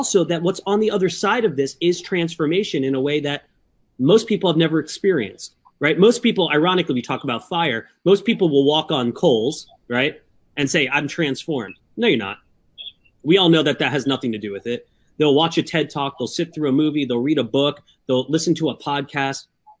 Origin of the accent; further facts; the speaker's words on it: New York City, New York, United States; it conjures up just growing up in New York City.